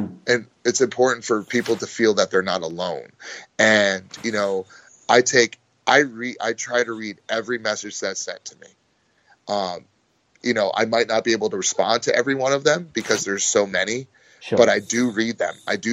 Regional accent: United States; Because I'm American. I don't know what Good Morning Britain is.

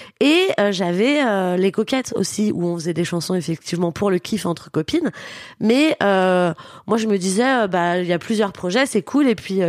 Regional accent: Corsica, France; Non, mais je suis corse, j'ai un attachement très fort à la Corse.

